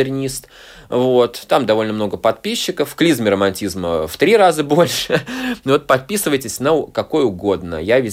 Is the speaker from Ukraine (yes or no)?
no; Saint Petersburg, Russia; now in Riga, Latvia; я, в общем, ощущаю себя во многом и как питерец в том числе, потому что всю жизнь там прожил, почти всю жизнь.